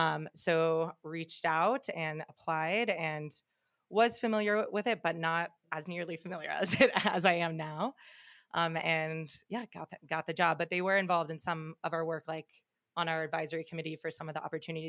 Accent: Columbus, Ohio, United States; now in Denver, United States; born and raised in Columbus, Ohio. And I'm very much, I would say, a typical Midwest transplant in the Mountain West. I live in Denver, Colorado

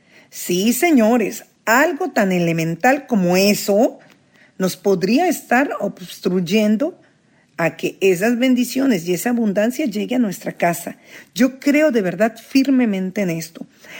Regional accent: Mexico; en México se acostumbra o acostumbramos en esta región del sur de donde yo soy a expresarnos de esta manera

